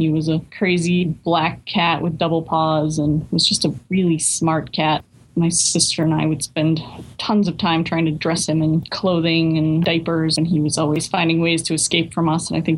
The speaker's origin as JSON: {"language": "English", "town": "Newburyport", "region": "Massachusetts", "country": "United States", "tie": "born or raised there", "said": "So as I noted in the bio, I grew up in Newburyport"}